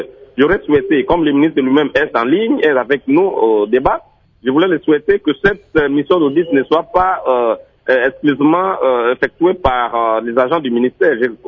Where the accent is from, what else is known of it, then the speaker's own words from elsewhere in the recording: Mbandaka, Équateur, DR Congo; Parce que je vois même chez moi en Mbandaka, cette société perçoit par exemple à chaque débarquement, à chaque arrivée du bateau